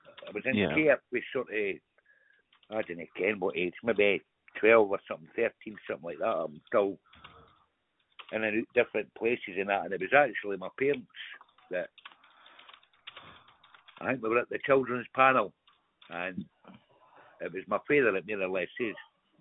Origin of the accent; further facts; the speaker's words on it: Edinburgh, Scotland, United Kingdom; R-E-S-T-A-L-R-I-G Drive in Edinburgh. I'm not sure of the postcode, eh?